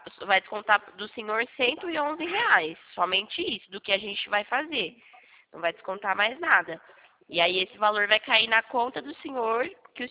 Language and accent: Portuguese; São Carlos, São Paulo, Brazil; eu sou aqui de São Carlos.